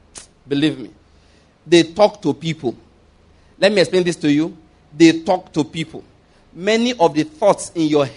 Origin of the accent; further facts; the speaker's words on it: Ondo, Nigeria; now in Enugu, Nigeria; Naturally speaking, I'm from Ondo State. Naturally speaking. But I'm a Christian. That's what's most important to me. You understand? And here I am in Enugu.